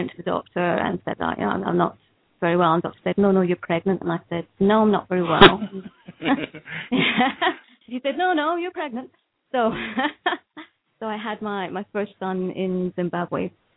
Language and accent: English; Scotland, United Kingdom; born there; I was born in Scotland. I've lived in six countries on three continents.